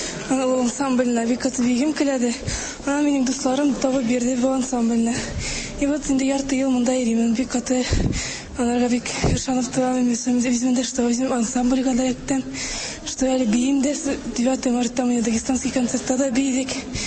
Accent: Nizhny Novgorod Oblast, Russia; Мин үзем Нижегородская областьныкы.

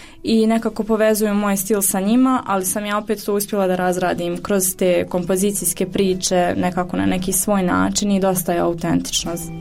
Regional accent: Bosnia & Herzegovina; ja želim da kao žena uspijem u ovom poslu, pogotovo jer dolazim iz Bosne

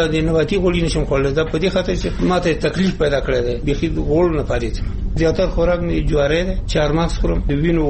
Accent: Nuristan, Afghanistan; مونږ د نورستان یو

